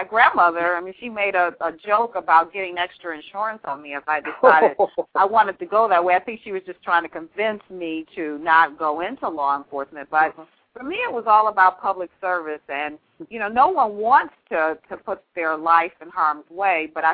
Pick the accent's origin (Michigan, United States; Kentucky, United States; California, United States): Michigan, United States; Detroit; I was a homegirl from Detroit.